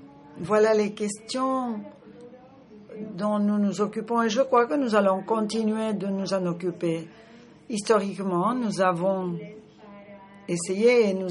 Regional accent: Nigeria; je viens du Nigeria.

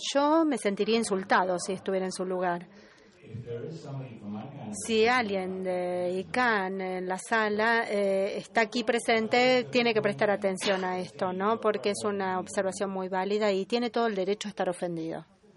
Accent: Paraguay; soy de Paraguay.

